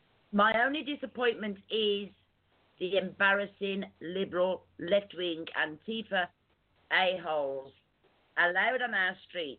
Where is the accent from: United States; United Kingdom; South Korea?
United Kingdom; As a Brit, I'm embarrassed that we have these people in office